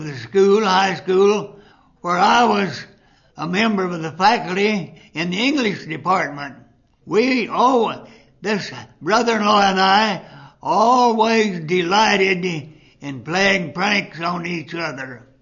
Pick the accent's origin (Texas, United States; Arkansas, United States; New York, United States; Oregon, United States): Arkansas, United States; Ash Flat; I grew up in Ash Flat, Arkansas. It's about 60 miles south of West Plains. I've lived there practically all my life.